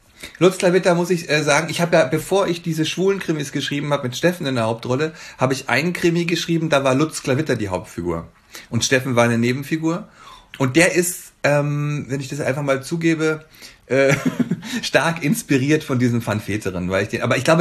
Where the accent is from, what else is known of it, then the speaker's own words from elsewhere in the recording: Bavaria, Germany; now in Berlin, Germany; Also ich komme ja aus Bayern, wie gesagt, und ich bin 95 nach Berlin gekommen, bin also jetzt seit über 25 Jahren hier